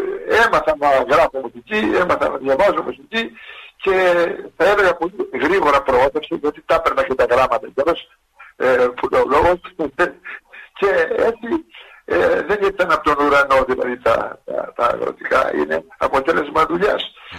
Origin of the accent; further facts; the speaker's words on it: Thessaly, Greece; έφαγα ψωμί και χώμα εγώ στη Θεσσαλία